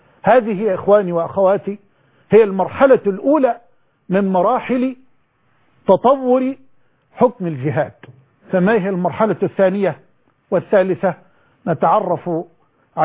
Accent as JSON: {"language": "Arabic", "country": "Egypt", "said": "بلدنا مصر"}